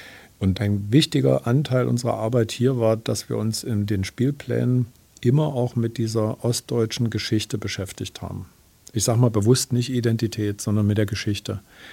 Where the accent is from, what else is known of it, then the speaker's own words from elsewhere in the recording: Dresden, Saxony, Germany; born there; Also ich war ja in Dresden und ich bin auch in Dresden geboren.